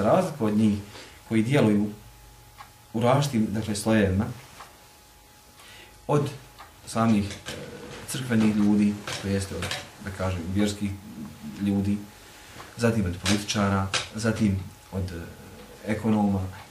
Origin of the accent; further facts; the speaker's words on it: Bosnia & Herzegovina; kod nas u Bosni uvijek potencira da postoji opas